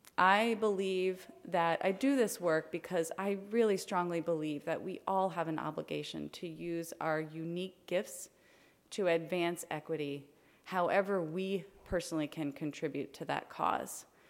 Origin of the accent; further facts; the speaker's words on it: Louisiana, United States; born there; So I was born in South Louisiana, and I regularly traveled back and forth between New Orleans and Baton Rouge to visit family when I was a little girl.